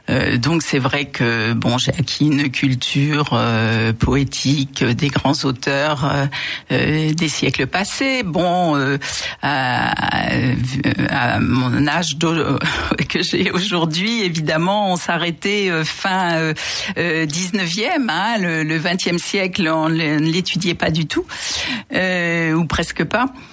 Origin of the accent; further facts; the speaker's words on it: Aix-en-Provence, Provence-Alpes-Côte d'Azur, France; Alors je viens d'Aix-en-Provence. Donc une ville quand même qui fait la part belle à la poésie.